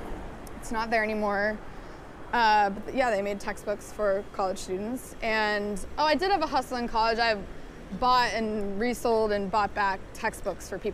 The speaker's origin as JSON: {"language": "English", "region": "Connecticut", "country": "United States", "tie": "born or raised there", "also_born_or_lived": "St. Louis, Missouri", "said": "So I grew up in Connecticut."}